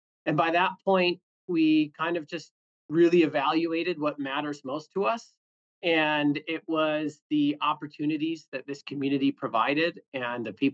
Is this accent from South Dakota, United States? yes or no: yes; Sioux Falls, South Dakota, United States; I grew up in just outside of Sioux Falls, South Dakota.